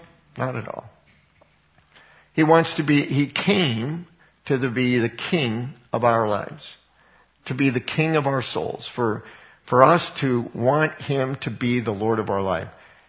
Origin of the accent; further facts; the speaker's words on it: Colorado, United States; How many of you heard about King Supers? And I grew up in Colorado. King Supers was the equivalent of Safeway.